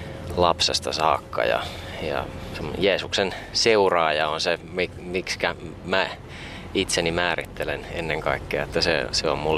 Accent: South Ostrobothnia, Finland; now in Helsinki, Finland; mä oon lähtöisin tuolta Etelä-Pohjanmaalta. Se on mulle semmoinen tärkeä identiteettiä muodostava asia, mutta nykyisin asun Helsingissä ja 27 vuotta on ikää

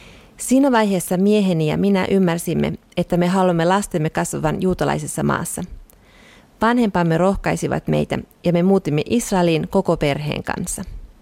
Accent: Tashkent, Uzbekistan; Synnyin ja kasvoin Tashkentissa, Uzbekistanin pääkaupungissa, joka oli osa Neuvostoliittoa.

